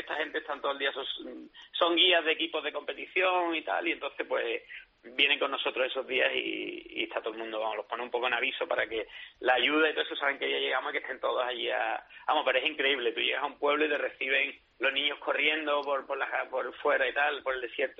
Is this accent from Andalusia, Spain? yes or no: yes; Seville, Andalusia, Spain; nosotros somos andaluces, los organizadores de Sevilla